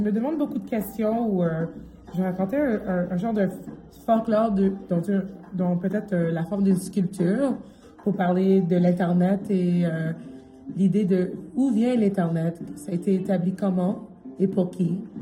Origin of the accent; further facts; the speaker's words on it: Haiti; now in Montreal, Canada; Je suis haïtienne canadienne.